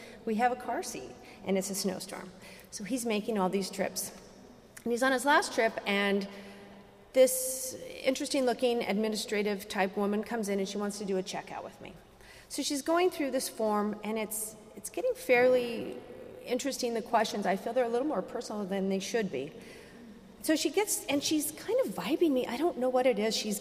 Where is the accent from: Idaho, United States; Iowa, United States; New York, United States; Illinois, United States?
Idaho, United States; And also, I grew up in Idaho, and my entire life, when I'd fill out an application or go anywhere, and it says city of birth, state of birth, wherever, I would have to write Idaho.